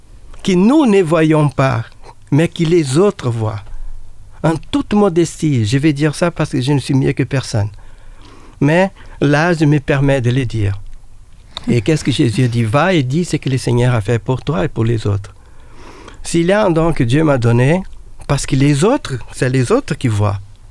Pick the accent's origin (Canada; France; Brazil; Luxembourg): Brazil; French is a second language; alors que je suis brésilien, un peu mystique, un peu spirituel